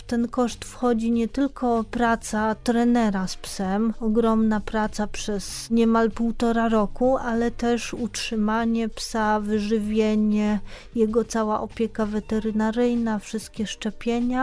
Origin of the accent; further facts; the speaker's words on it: Radom, Masovian Voivodeship, Poland; now in Warsaw, Poland; A jak dostałam Brysia, przyjechałam do Warszawy z Radomia, przeprowadziłam się, daję sobie radę w Warszawie.